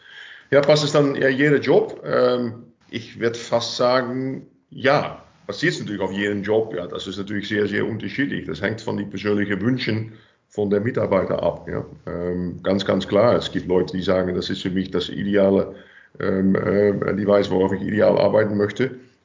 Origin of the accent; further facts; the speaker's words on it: Netherlands; German is a second language; ich komme aus Holland, by the way, da gibt es unglaublich viel Zeit, Teilzeit